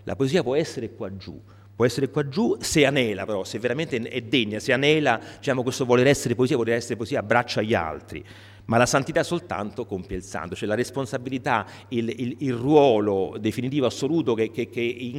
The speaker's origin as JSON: {"language": "Italian", "town": "Rome", "region": "Lazio", "country": "Italy", "said": "io sono romano, non ho il dialetto milanese"}